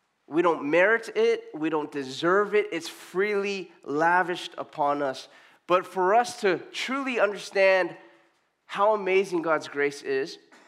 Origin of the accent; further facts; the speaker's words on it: Torrance, California, United States; We're from Torrance, okay? So it's like hours to Barstow.